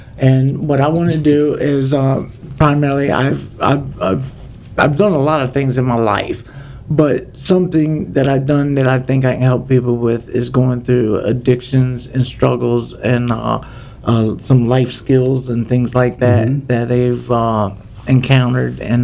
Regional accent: Maryland, United States; I'm from St. Mary's County, Maryland, Southern Maryland. I was born and bred up there.

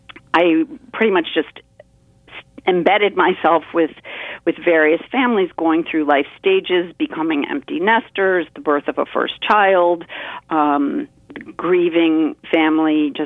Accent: Cincinnati, Ohio, United States; also born or lived in Kentucky; now in Chicago, United States; I've lived in the northern United States my entire life. I was born in Kentucky, but we lived in Cincinnati, and I've lived in Chicago for a very long time.

